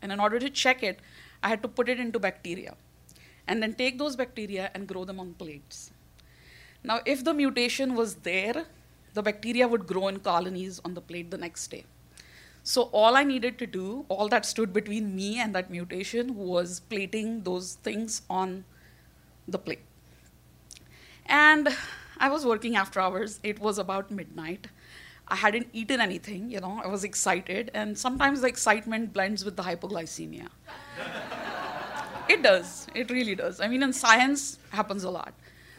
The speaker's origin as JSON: {"language": "English", "country": "India", "said": "So, if you haven't noticed, I'm Indian. That's part of the explanation. But also, you know, being an Indian, you have 1.5 billion people who are very willing to replace you"}